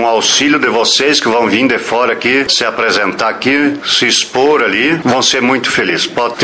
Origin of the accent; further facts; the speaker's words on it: São Bernardino, Santa Catarina, Brazil; levo o nome de São Bernardino em cruz na testa, porque eu gosto da minha terra natal. Sou nascido, criado aqui, tenho orgulho